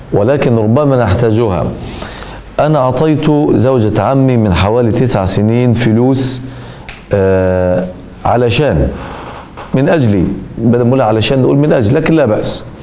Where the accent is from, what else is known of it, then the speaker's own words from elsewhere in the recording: Minya Governorate, Egypt; أنا من المنيا وأعمل في القاهرة